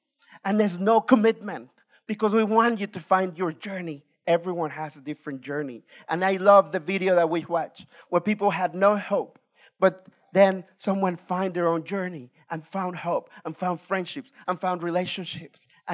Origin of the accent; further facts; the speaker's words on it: Mexico; I'm from Mexico.